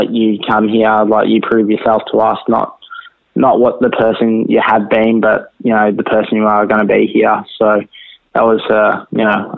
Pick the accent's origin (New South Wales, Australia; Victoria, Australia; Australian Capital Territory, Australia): Victoria, Australia; Geelong; all my family and friends are from Geelong, so I grew up in Geelong